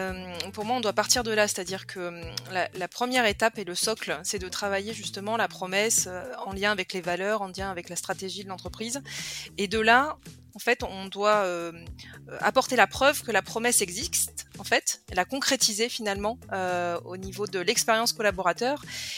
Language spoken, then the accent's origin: French; Southern France, France; now in Lyon, France; je suis originaire du sud de la France. Donc j'ai bossé à Montpellier, à Paris. Là aujourd'hui, je suis à Lyon.